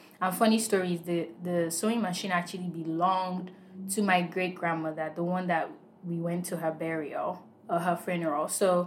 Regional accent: Nigeria; I was born and raised in Nigeria, and you know, growing up in Nigeria, you see people wearing Ankara all the time.

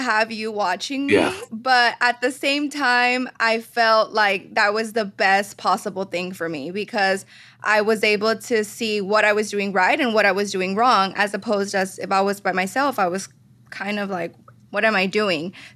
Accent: Texas, United States; So I am from the Rio Grande Valley. I've been in San Antonio for about 10 years now

